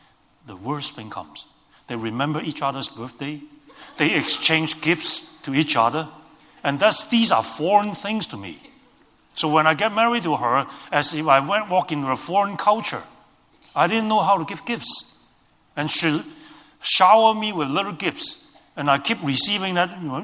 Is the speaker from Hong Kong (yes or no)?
yes; Hong Kong; English is a second language; And so I still remember in the early 70s, we grew up in Hong Kong.